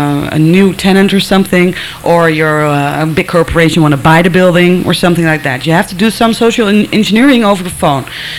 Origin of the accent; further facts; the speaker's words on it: Amsterdam, North Holland, Netherlands; So I can talk about Amsterdam, of course, because it's my hometown